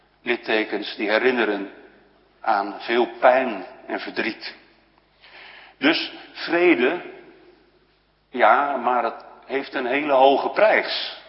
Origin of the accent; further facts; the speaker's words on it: Rotterdam, South Holland, Netherlands; ik ben een Rotterdammer